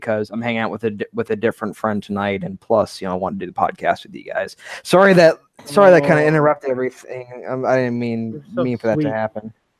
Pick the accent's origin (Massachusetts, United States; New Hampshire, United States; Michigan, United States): Michigan, United States; Detroit; Okay, I am from Detroit originally, and I've been in some shitty places.